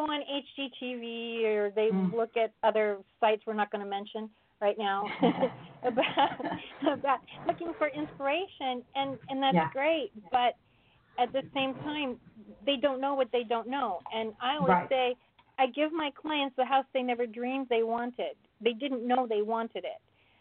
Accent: Pasadena, California, United States; born or raised there

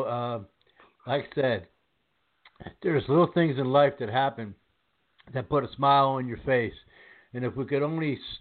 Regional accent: Northeast, United States; I know for me, I was raised in the Northeast, and that seems to be a big thing. It's a little different here in the South, not in a bad way.

